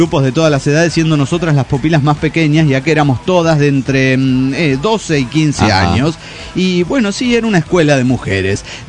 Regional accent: Axochiapan, Morelos, Mexico; de Axochiapan, Morelos, México.

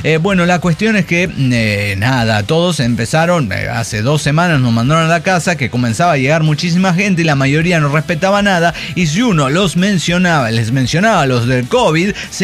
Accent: Orizaba, Veracruz, Mexico; Yo soy de Orizaba y nunca visité el Museo de Arte de Orizaba.

